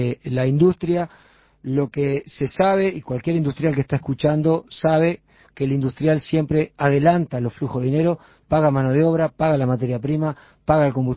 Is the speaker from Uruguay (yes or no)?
yes; Uruguay; lo digo con orgullo como uruguayo